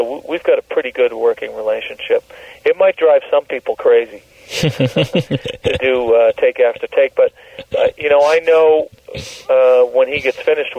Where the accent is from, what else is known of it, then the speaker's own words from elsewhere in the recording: Massachusetts, United States; I grew up on the North Shore, but most people would know Salem, Mass, the witch city.